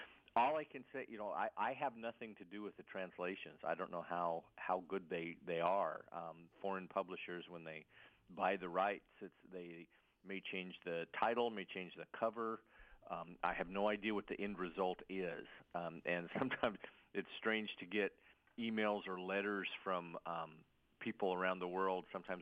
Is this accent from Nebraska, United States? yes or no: no; Wyoming, United States; born there; I guess I was born in Wyoming, so I'm used to it.